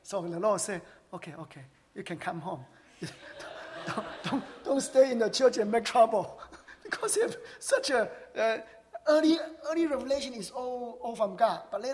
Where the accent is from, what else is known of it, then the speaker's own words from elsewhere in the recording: Paris, Île-de-France, France; English is a second language; We are people from Paris.